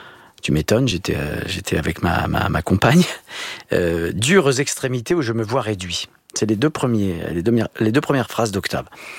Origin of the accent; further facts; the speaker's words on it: Grand Est, France; J'ai dit en fait, moi, j'ai grandi dans les Vosges, et ils savaient même pas où c'était.